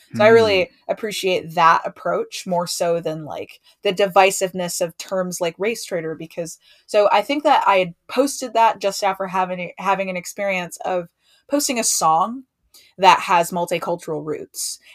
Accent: New York, United States; the fact that I grew up in New York, which is incredibly diverse.

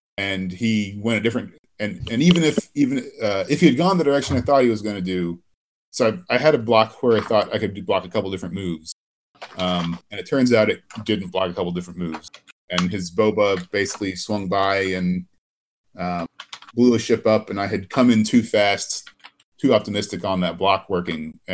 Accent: Kansas City, United States; Like, I didn't know anything, but I was from Kansas City, right?

